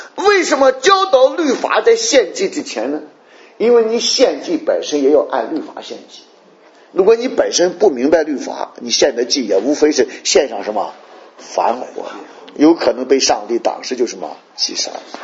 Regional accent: China; 应当就是用我们中国人最实切的话来讲，约法什么十章

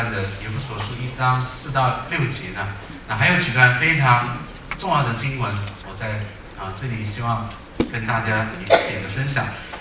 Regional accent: Sichuan, China; 我说四川，我是四川人

